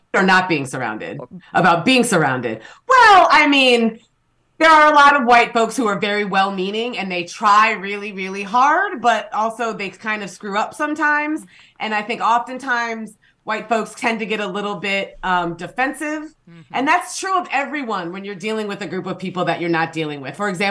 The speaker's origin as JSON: {"language": "English", "region": "California", "country": "United States", "said": "I mean, I came from California, and my understanding is that there were a lot of people leaving California for Colorado, among other places"}